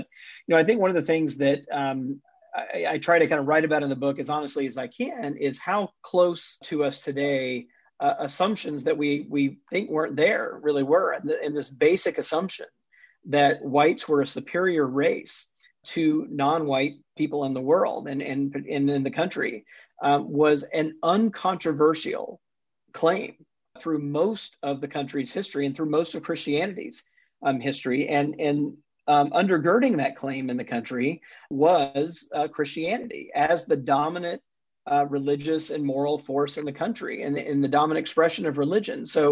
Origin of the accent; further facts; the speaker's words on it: Jackson, Mississippi, United States; in my home state of Mississippi, so I grew up as a Southern Baptist in Jackson, Mississippi, for the most part.